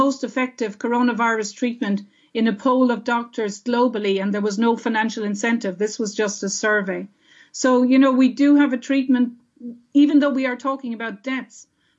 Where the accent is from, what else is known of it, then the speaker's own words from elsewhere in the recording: Ireland; I think what we as Irish people need to review